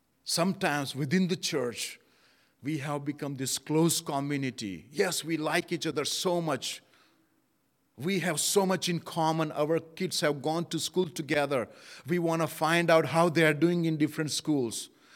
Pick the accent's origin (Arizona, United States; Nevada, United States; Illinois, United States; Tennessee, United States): Tennessee, United States; I come from Tennessee and I go to Methodist church there.